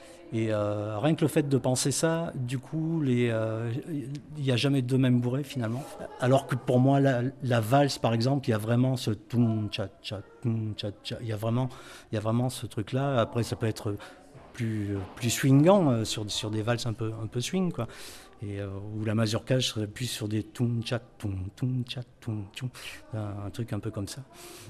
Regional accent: Salers, Auvergne-Rhône-Alpes, France; Je suis originaire de Salers, dans le Cantal.

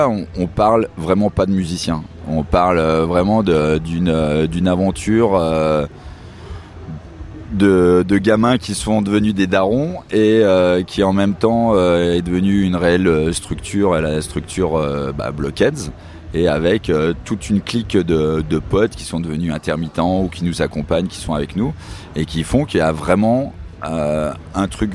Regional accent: Grand Est, France; on vient de Lorraine, c'est vraiment de village de la Lorraine profonde, qui n'est pas forcément l'endroit le plus sexy de France.

